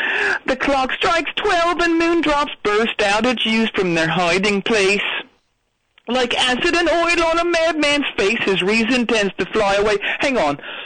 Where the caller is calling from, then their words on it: Philadelphia, Pennsylvania, United States; Well, how cool is it that I'm calling from the Wells Fargo Center, the place where I saw … at the Spectrum?